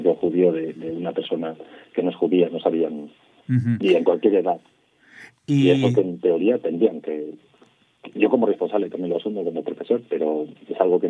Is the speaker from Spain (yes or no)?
yes; Zaragoza, Aragon, Spain; Yo soy de Zaragoza, es una ciudad grande